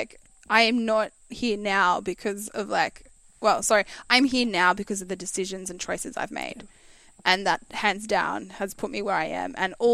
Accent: Queensland, Australia; I was living in Brisbane at the time. So I grew up outside of Brisbane, 2 hours from a small town called Gympie, moved to Brisbane after I finished high school

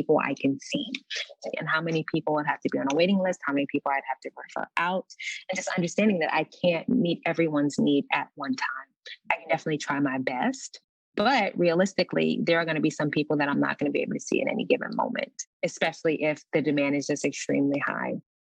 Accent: New York City, New York, United States; growing up in the Bronx, New York, in a very diverse community, but in a community of amongst people that were struggling

